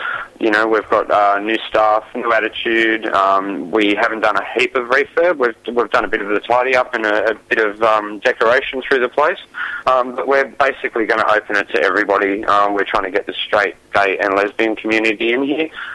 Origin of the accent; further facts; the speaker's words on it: Sydney, New South Wales, Australia; Originally from Sydney. Yeah, I've been a promoter in Sydney for about 12 years now.